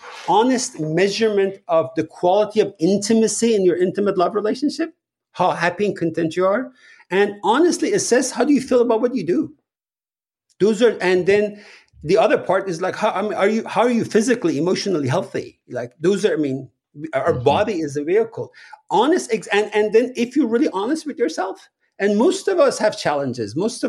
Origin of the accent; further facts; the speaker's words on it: Iran; when I was growing up in Iran